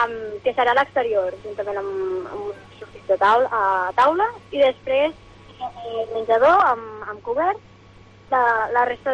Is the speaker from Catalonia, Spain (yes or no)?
yes; Barcelona, Catalonia, Spain; A la Barcelona, d'aquí mateix.